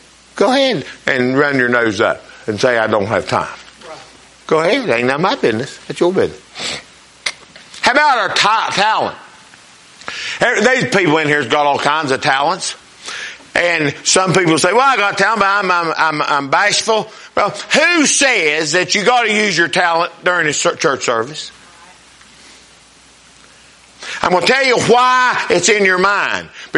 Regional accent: Winona, Minnesota, United States; Now, I don't know. I'm from Winona. I don't know a lot.

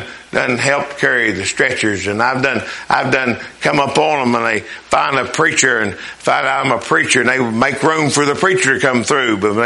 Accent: United States; Y'all know that I'm an American. And y'all know that I'm patriotic.

